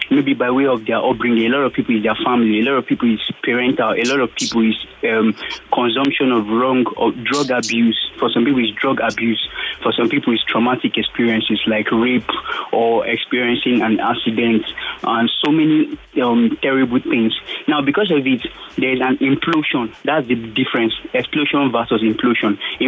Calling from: Indianapolis, Indiana, United States; I'm calling from Indianapolis.

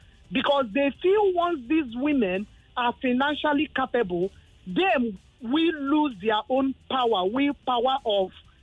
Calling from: Lekki, Lagos, Nigeria; I'm calling you from Lekki Azu.

